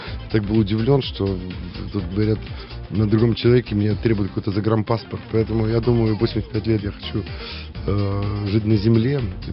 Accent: Ukraine; now in Russia; Я не могу работать теперь в России, потому что родом с Украины

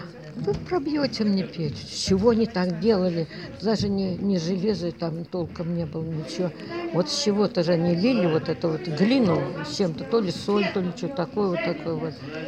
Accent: Klyuchevka, Novosibirsk Oblast, Russia; Я родилась в Новосибирской области, Тогучинский район, деревня Ключевка.

